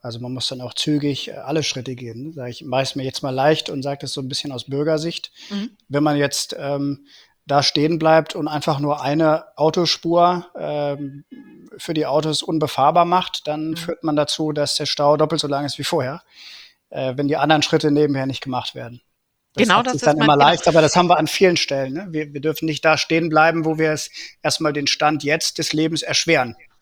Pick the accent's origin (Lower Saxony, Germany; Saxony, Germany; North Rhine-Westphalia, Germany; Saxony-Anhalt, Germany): North Rhine-Westphalia, Germany; Düsseldorf; Wir sind ja beide in Düsseldorf groß geworden, haben die Kommunalwahl mitgemacht.